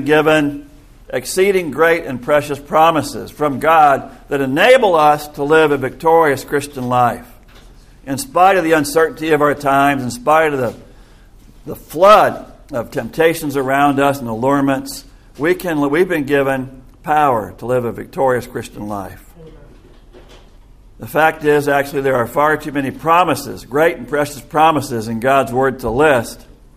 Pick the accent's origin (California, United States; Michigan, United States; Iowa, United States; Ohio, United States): Iowa, United States; I grew up in Iowa back in the 1960s and 70s